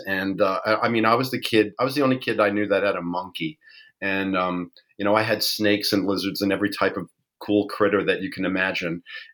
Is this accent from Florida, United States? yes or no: no; New York, United States; I am born and raised in New York. I grew up with parents who were hardworking middle class types